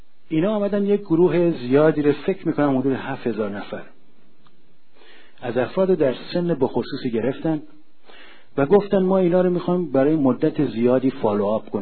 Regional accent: Iran; moved away; من حدود 28 سال قبل از ایران در آمدم

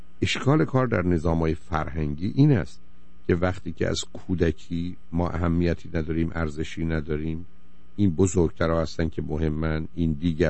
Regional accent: Iran; moved away as an adult; now in United States; من وقتی از ایران آمدم

